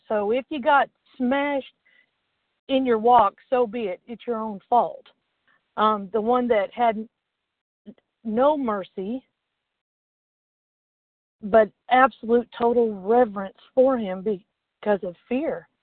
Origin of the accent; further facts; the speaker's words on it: Jesup, Georgia, United States; I am from Jessup, Georgia, and this is my first share.